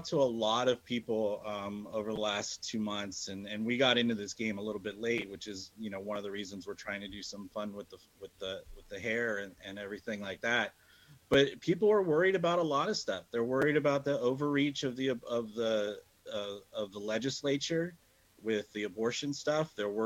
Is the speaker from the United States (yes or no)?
yes; Pennsylvania, United States; born there; I was born here in Northern York County. I'm a simple guy.